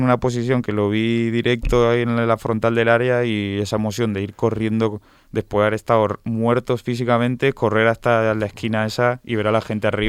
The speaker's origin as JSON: {"language": "Spanish", "region": "Mendoza", "country": "Argentina", "tie": "born there", "said": "el de Mendoza, que es donde yo nací."}